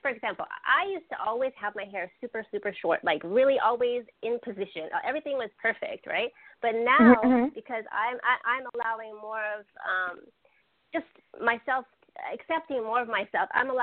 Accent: Philippines; I went back to the Philippines. I'm Filipino.

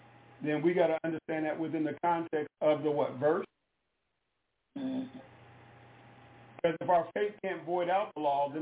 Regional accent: United States; Well, I'm an American. And I don't have to keep the laws of Canada.

